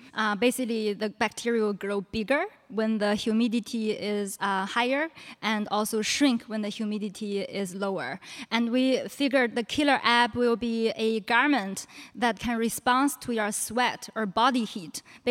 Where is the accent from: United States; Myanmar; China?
China; Inner Mongolia; So I grew up in Inner Mongolia in China.